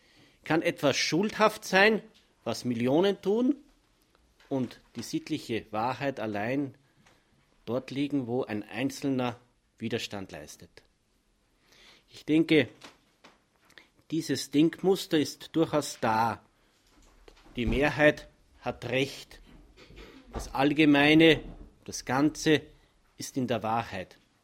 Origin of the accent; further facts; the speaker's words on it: Upper Austria, Austria; born there; Ich bin gebürtiger Oberösterreicher